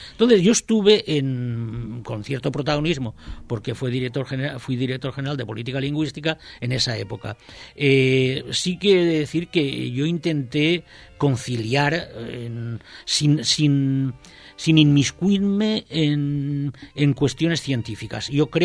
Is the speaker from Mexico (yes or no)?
no; Valencian Community, Spain; first language Valencian; Spanish is a second language; Y mi lengua materna es el valenciano. O sea, yo he sido la lengua de toda mi vida, la lengua con mi padre, con mi madre, con mis hermanos, con mi mujer, con mis hijos, con mis nietos.